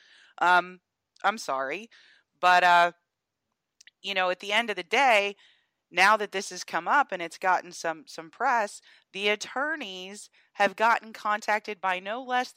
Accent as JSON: {"language": "English", "region": "Georgia", "country": "United States", "tie": "born or raised there", "said": "there's several African-American and other folks who started a suit in my home state of Georgia"}